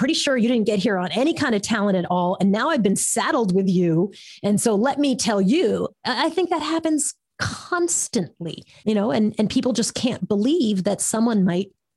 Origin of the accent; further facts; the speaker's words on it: New York, United States; I was new, and I was in San Francisco, and I was from New York. So I was on the West Coast.